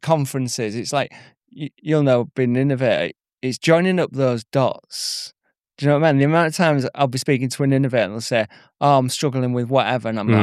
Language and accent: English; Bridlington, Yorkshire and the Humber, United Kingdom; accent: Yorkshire; now in Leeds, United Kingdom; And then I was brought up in Bridlington on the East Yorkshire coast.